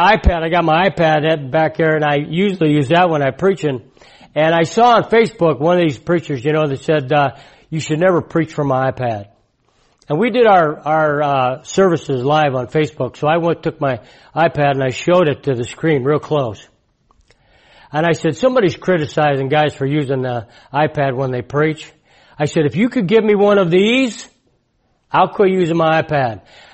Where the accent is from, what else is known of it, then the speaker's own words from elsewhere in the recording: United States; I'm an American.